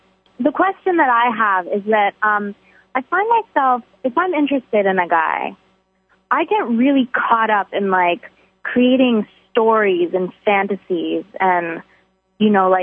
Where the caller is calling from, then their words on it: Brooklyn, New York, United States; From Brooklyn, New York.